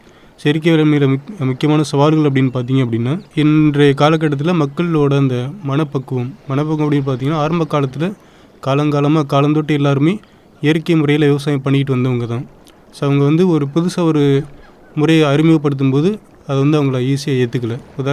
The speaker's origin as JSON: {"language": "Tamil", "town": "Nilakottai", "region": "Tamil Nadu", "country": "India", "tie": "born or raised there", "said": "எனது சொந்த ஊர் பார்த்தீங்கன்னா நிலக்கோட்டை வட்டம் திண்டுக்கல் மாவட்டம்."}